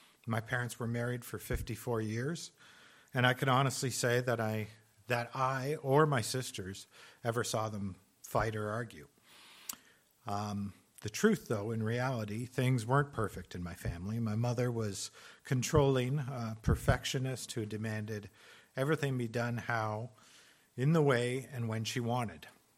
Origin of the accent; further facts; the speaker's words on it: Toronto, Ontario, Canada; I'm 49 years old, and I'm from Toronto, Ontario.